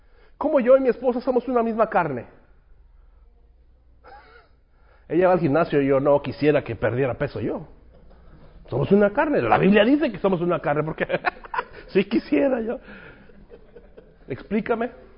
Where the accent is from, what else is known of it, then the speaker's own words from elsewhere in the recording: Mexico; Y yo soy mexicano y me han acusado de ser machista porque, pues, soy mexicano, come chile y todo.